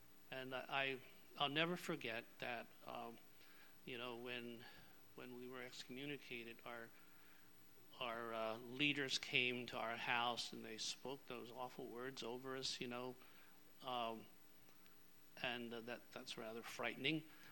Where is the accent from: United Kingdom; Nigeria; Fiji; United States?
United States; Pennsylvania; now in Snyder County, United States; Well, I grew up in Lancaster County. I was 32 years old when we left our Amish community. We had three children, moved to a wonderful little community in Snyder County. I still consider Snyder County my home.